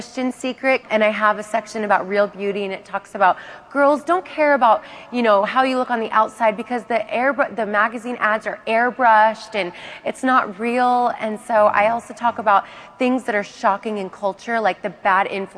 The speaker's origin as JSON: {"language": "English", "town": "Salem", "region": "Oregon", "country": "United States", "tie": "born or raised there", "moved": "yes", "lives_now": "California, United States", "said": "So I'm from Salem, Oregon, and I always told my mom, Mom, I want to move to LA."}